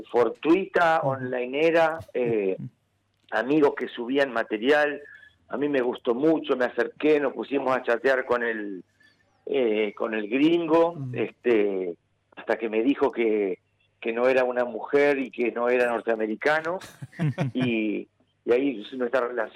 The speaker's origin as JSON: {"language": "Spanish", "region": "Buenos Aires", "country": "Argentina", "said": "yo como buen porteño me tengo que callar la boca ahí."}